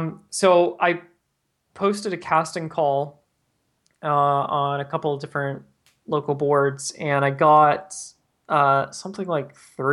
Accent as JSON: {"language": "English", "town": "Tampa Bay", "region": "Florida", "country": "United States", "tie": "born or raised there", "said": "Like I grew up in Tampa Bay area."}